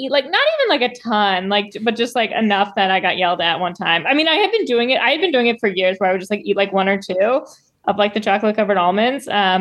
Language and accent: English; New York City, New York, United States; I grew up in Manhattan, so maybe it has something to do with, I don't know.